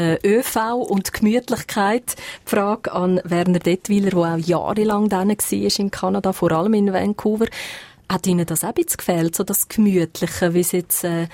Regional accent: Switzerland; Und ja, bei uns in der Schweiz verändert

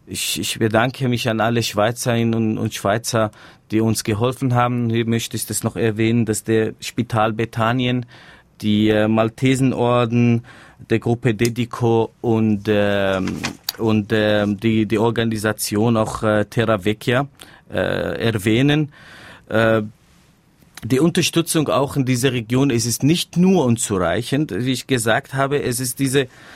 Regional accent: Syria; German is a second language; dass wir sind als Syrer Teil der Revolution

